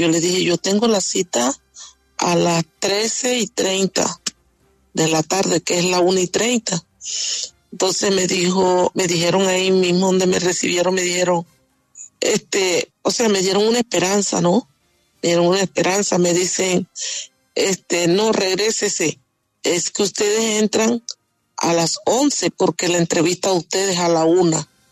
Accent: Venezuela; now in Mexico; O sea, de que yo salí de Venezuela, yo salí de Colombia.

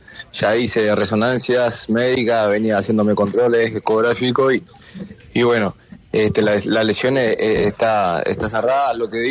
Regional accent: Uruguay; que como uruguayo vamos a dejarlo todo como siempre

